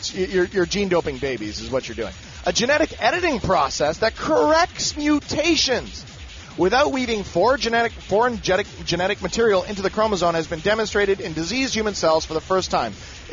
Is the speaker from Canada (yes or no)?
yes; Canada; As a Canadian, the Patriot Act scares the shit out of me